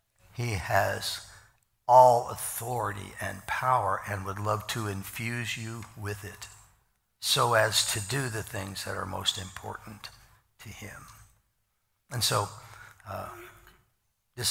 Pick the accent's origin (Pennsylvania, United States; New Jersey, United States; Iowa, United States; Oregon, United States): Iowa, United States; you know, so I'm from Iowa. We never have had good teams, so it just doesn't never make any difference.